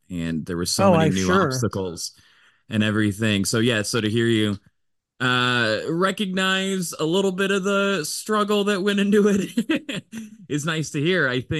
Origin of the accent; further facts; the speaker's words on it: St. Louis, Missouri, United States; now in Chicago, United States; but I started in St. Louis, Missouri. That's my hometown. And it's okay. It's not a big showbiz comedy town.